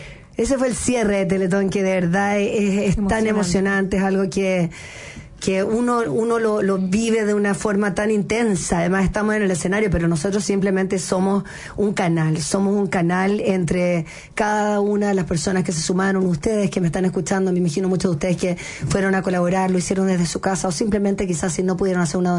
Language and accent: Spanish; Chile; nosotros como chilenos